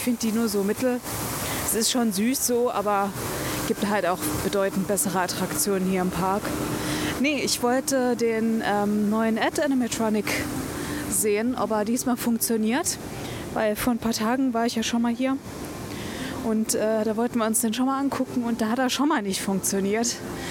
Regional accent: Trier, Rhineland-Palatinate, Germany; Das fand ich immer so cool in Trier, in meiner Heimat.

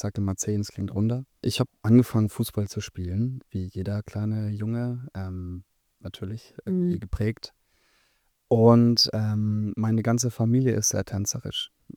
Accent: Schweinfurt, Bavaria, Germany; Ich komme aus Schweinfurt. Das ist eine kleine Stadt in Bayern, die aber ganz viel Bedeutung hat.

